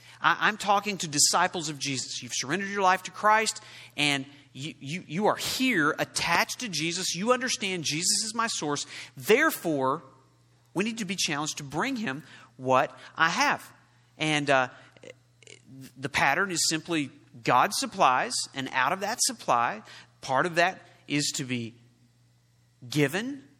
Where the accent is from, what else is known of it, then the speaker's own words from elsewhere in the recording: Oklahoma, United States; Now, I grew up in Oklahoma. There were a lot of cowboys and a lot of horses.